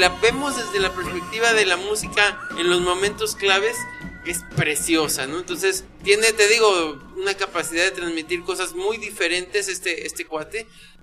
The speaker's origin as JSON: {"language": "Spanish", "country": "Mexico", "said": "es un género que se me hace muy cercano a nosotros como mexicanos"}